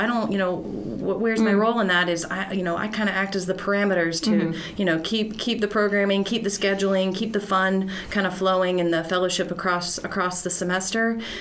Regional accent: Atlanta, Georgia, United States; Well, I hail from Georgia, so came over from Atlanta, graduated from Kennesaw State University, and this is my first job in higher education.

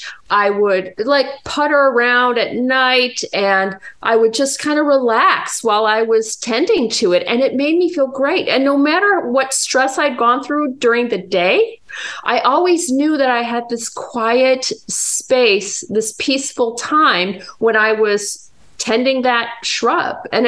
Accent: Chicago, Illinois, United States; I grew up in Chicago, and I didn't have an experience till I was much older with plants.

